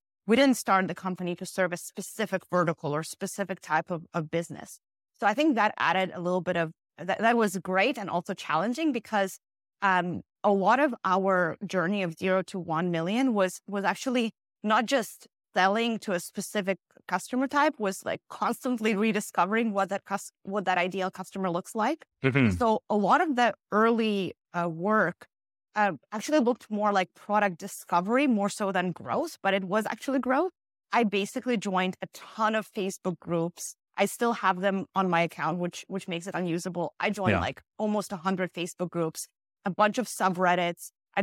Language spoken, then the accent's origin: English; Canada; now in United States; so I'm Canadian, moved to the Bay Area.